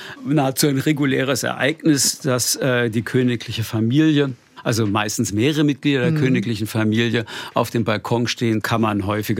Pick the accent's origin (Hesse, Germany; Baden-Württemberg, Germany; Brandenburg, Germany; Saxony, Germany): Baden-Württemberg, Germany; Karlsruhe; also born or lived in Essen; Ich bin in der Tat in Essen geboren, aber in Baden aufgewachsen, in Karlsruhe.